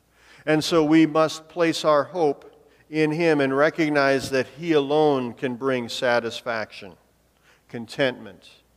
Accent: Montana, United States; So, growing up in Montana, North Dakota jokes.

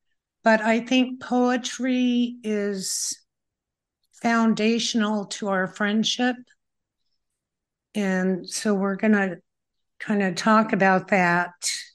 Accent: San Luis Obispo, California, United States; born there; I was born in San Luis Obispo.

